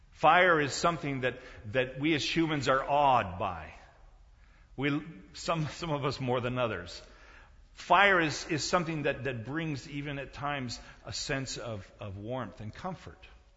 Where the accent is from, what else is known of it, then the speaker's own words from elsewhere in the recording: South Korea; now in United States; As a child growing up in Korea